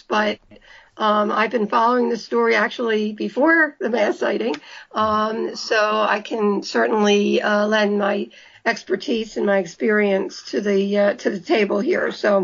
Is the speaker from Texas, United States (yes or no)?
no; Philadelphia, Pennsylvania, United States; We're both from Philadelphia, Pennsylvania.